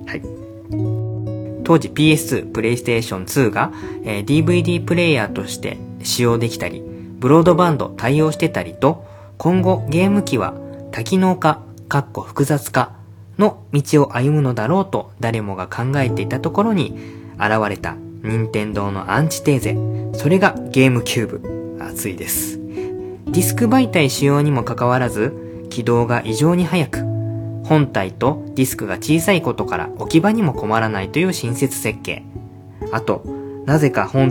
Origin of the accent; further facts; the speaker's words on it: Kagawa, Japan; 僕四国は香川県出身なんで